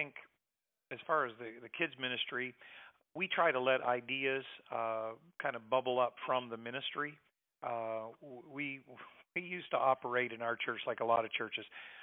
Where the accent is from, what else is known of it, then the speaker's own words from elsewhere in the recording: Fredericton, New Brunswick, Canada; I grew up in Fredericton. I didn't grow up in this church, but Fredericton's home to me.